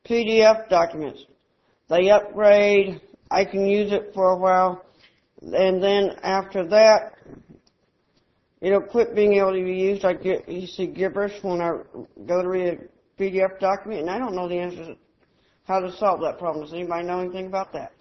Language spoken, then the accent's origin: English; Houston, Texas, United States; I'm from Houston, Texas.